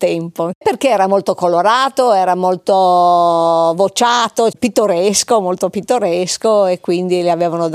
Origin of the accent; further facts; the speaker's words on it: San Daniele, Friuli-Venezia Giulia, Italy; born there; Mio padre era di San Daniele, io anche sono nata lì